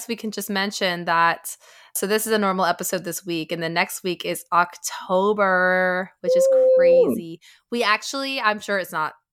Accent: Frederick, Maryland, United States; I grew up in Frederick, Maryland

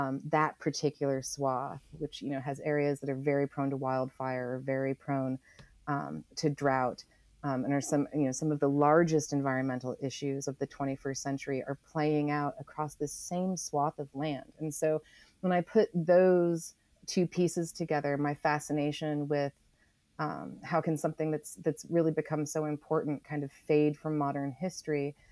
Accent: Oregon, United States; The reason I went down the Applegate brother rabbit hole was because I am from Oregon, and I had heard Applegate, but I had never heard the story.

